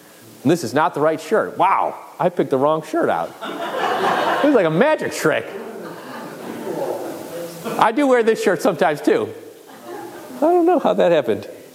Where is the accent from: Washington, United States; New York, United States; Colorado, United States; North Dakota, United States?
New York, United States; Buffalo; Right, growing up in Buffalo, I loved hearing the stories of people who would travel from the South